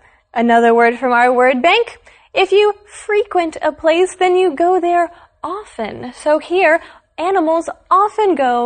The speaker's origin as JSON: {"language": "English", "region": "West Virginia", "country": "United States", "tie": "born or raised there", "said": "One that runs through my home state of West Virginia would be the Appalachian Mountains"}